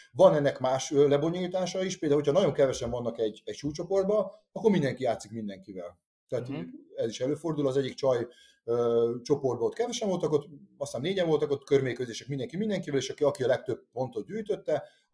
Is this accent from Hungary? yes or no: yes; Battonya, Békés, Hungary; de hát én ugye Batonyára származok, az egy ilyen kis város végül is, hát nem mondom falunak, mert ugye megvan a városi cím, de 5000 alatti városról beszélünk